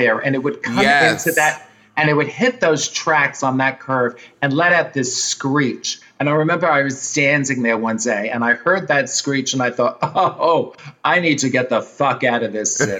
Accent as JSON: {"language": "English", "region": "New York", "country": "United States", "tie": "born or raised there", "said": "the other great thing about growing up in New York was that we were close to Manhattan"}